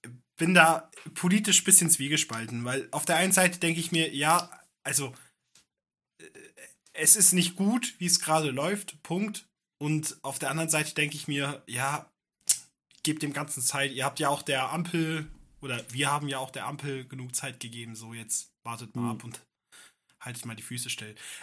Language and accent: German; Saxony, Germany; Und das sage ich als Sachse.